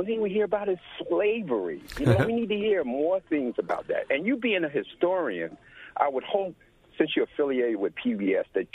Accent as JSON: {"language": "English", "region": "North Carolina", "country": "United States", "tie": "born there", "said": "I was born in North Carolina, mm-hmm. and I prefer the term black American."}